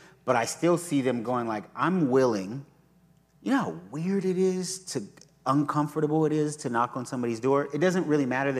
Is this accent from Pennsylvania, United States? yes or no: no; California, United States; And so, growing up in the Bay Area, where we grew up, is not a beach community.